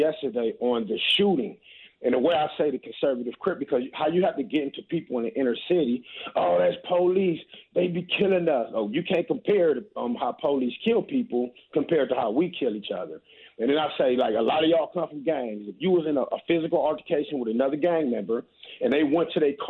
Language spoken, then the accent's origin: English; Los Angeles, California, United States; now in Atlanta, United States; Like I said, I grew up in Los Angeles in the 43rd District, Maxine Waters.